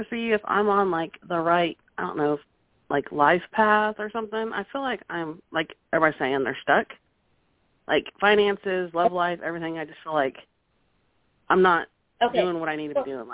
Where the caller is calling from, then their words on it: Oklahoma, United States; from Oklahoma.